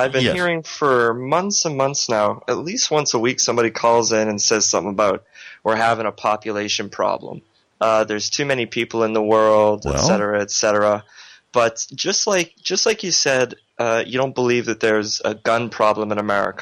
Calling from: Prince Edward Island, Canada; I'm calling from Canada. I'm one of the rare breeds up there, and we got a little island called Prince Edward Island.

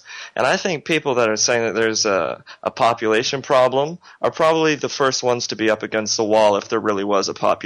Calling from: Prince Edward Island, Canada; I'm calling from Canada. I'm one of the rare breeds up there, and we got a little island called Prince Edward Island.

